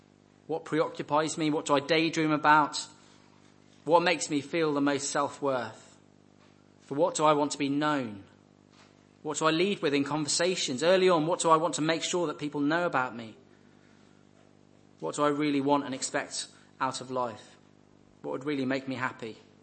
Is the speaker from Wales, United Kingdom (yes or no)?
yes; Wales, United Kingdom; I'm from Wales. I know that experience.